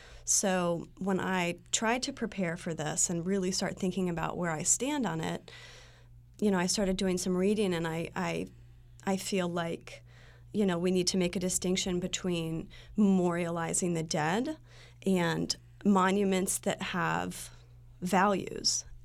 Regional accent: Jackson, Wyoming, United States; I'm from rural northwestern Wyoming. I'm from Jackson Hole, Wyoming. Population 8,000. Very homogenous. Very, racially homogenous town.

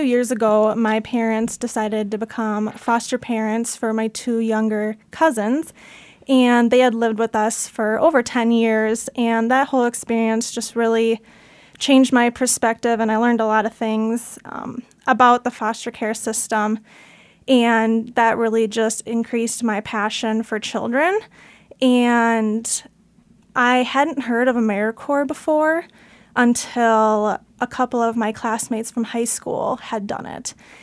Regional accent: Minnesota, United States; Yeah, I'm from Minnesota.

